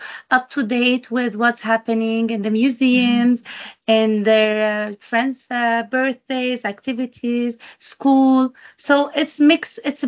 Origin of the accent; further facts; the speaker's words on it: Lebanon; We try to visit home. Lebanon for me is every 2-3 years.